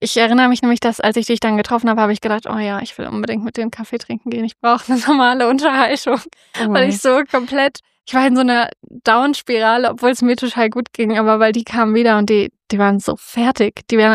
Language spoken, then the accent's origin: German; Duderstadt, Lower Saxony, Germany; Ja, aber wir sind ja in Duderstadt vorbeigelaufen, also in meiner Heimatstadt.